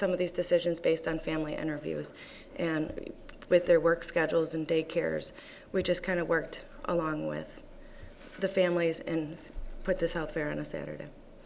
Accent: Binghamton, New York, United States; I'm from Binghamton, New York, and I had to do a community assessment as a graduate nursing student.

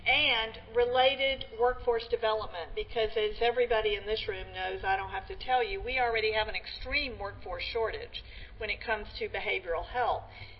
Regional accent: Atlanta, Georgia, United States; I'm from Atlanta, and people referred to going to Grady Hospital as going to the Grady's, like it was somebody's house.

